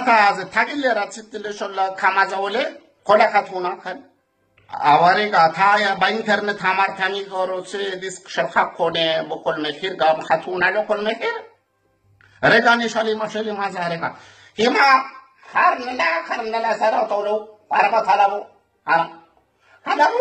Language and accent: Hebrew; Ethiopia; now in Israel; כי אני באתי מאתיופיה ושם היינו שרים הרבה שירים מישראל